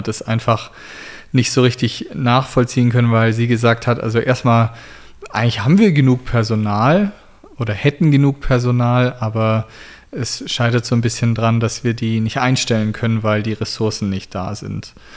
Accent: Herrenberg, Baden-Württemberg, Germany; also born or lived in Stuttgart; also ich bin geboren in Stuttgart und bin dann in Herrenberg aufgewachsen. Das ist so eine halbe Stunde ungefähr von Stuttgart weg.

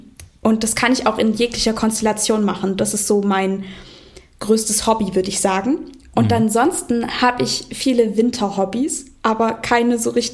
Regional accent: Saxony, Germany; Und ich bin aber ja in Ostdeutschland aufgewachsen, also in Sachsen. Und da ist man, wenn man glaubt, immer ein bisschen weird. Also man ist so ein Teil dieser christlichen Minderheit.

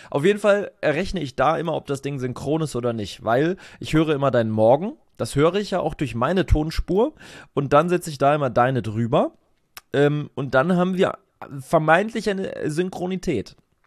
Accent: Berlin, Germany; in meine alte Heimat zu fahren, in meine alte Hood. Genau, nach Sandy Shores. nach Spandau

